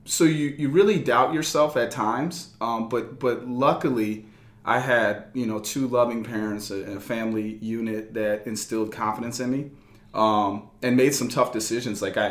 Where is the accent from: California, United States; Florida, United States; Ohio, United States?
Ohio, United States; Bowling Green; I mean, I grew up in Bowling Green, Ohio. The son of a white mother and a black father in the 80s